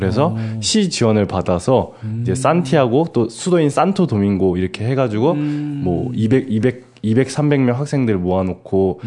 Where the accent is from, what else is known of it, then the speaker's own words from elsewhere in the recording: South Korea; 이제 한국에서 왔는데 한국에서 온 자원봉사자들인데